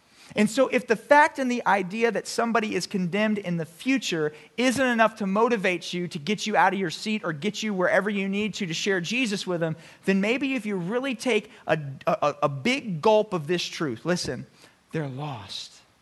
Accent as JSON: {"language": "English", "town": "Miami", "region": "Florida", "country": "United States", "lives_now": "Central Mississippi, United States", "said": "I am passionate about the Miami Hurricanes. I'm from Miami. And so when I first moved to Central Mississippi"}